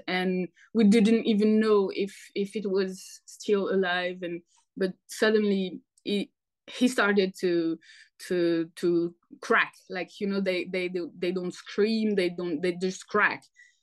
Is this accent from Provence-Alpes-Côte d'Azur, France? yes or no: yes; Marseille, Provence-Alpes-Côte d'Azur, France; I come from Marseille, so I was born next to the Mediterranean Sea